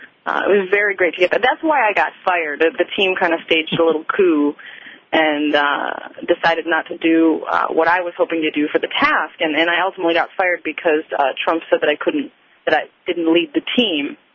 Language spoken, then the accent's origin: English; Michigan, United States; I mean, I grew up in Michigan. I'm from the Midwest.